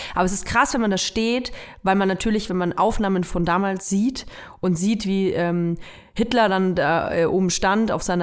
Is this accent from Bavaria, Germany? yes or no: yes; Nuremberg, Bavaria, Germany; Ich komme aus Nürnberg.